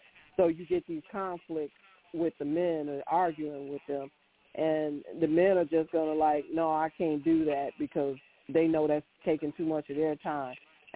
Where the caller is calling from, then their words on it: North Carolina, United States; I'm calling from North Carolina.